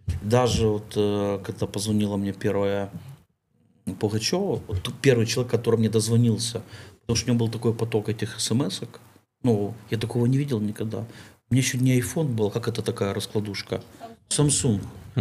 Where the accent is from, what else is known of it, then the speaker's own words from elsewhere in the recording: Ukraine; Я приезжал из Украины, да, как украинский артист